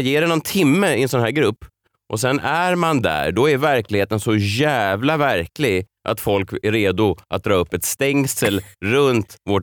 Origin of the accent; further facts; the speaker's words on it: Stockholm, Stockholm County, Sweden; med Vasastan, och speciellt då Rörstrandsgatan där jag växte upp